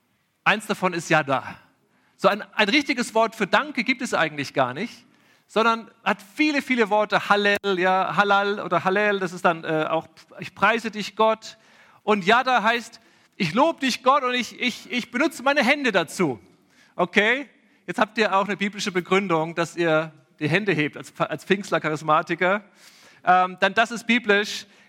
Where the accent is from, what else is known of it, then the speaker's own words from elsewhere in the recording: Erlangen, Bavaria, Germany; now in Velbert, Germany; Ich komme aus Velbert, beziehungsweise wohne jetzt in Velbert. Eigentlich komme ich aus Mittelfranken, Erlangen.